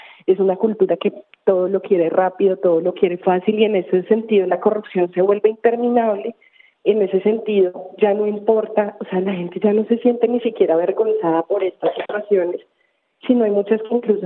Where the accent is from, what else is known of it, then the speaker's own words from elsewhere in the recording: Colombia; Nosotros como colombianos